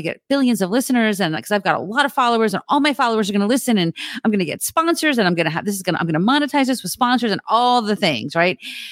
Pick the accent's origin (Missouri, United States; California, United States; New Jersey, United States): New Jersey, United States; You know, I talk 100 miles an hour. I'm from New Jersey.